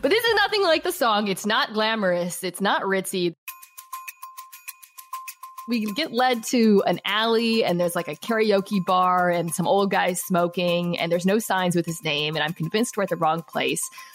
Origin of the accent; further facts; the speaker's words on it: United States; aside from me being an American.